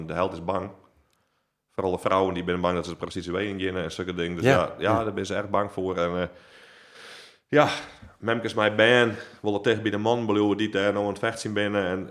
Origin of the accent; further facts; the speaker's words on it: Ukraine; hey, we zijn in ieder geval in Polen. We zijn uit de Oekraïne.